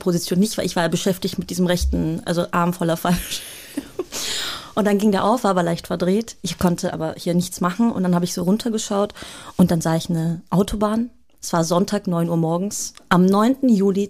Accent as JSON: {"language": "German", "region": "Vienna", "country": "Austria", "tie": "born there", "said": "Ich bin in Wien geboren, Zentralfriedhof."}